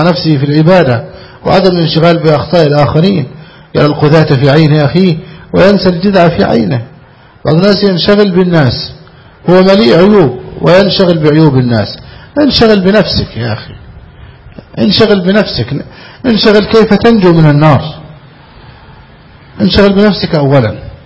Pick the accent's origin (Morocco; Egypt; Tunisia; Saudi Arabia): Egypt; عندنا في مصر تأكل من الزبالة؟